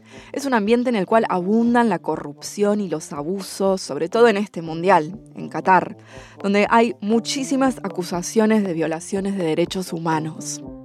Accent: Argentina; Yo también soy argentina

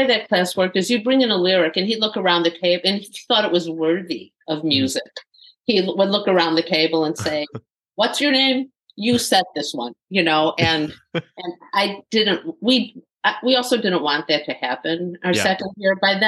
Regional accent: Midwest, United States; also born or lived in New York; I am now in my 60s. I'm from the Midwest. I lived in New York for a little while

